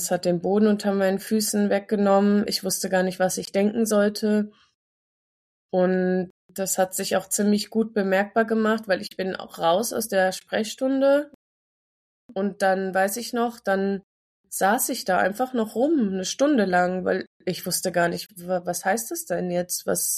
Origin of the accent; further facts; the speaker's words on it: Aschaffenburg, Bavaria, Germany; now in Munich, Germany; ich komme aus Aschaffenburg eigentlich, bin dort aufgewachsen, geboren ursprünglich sogar in der Nähe von Hamburg und habe dann in Tübingen Biochemie studiert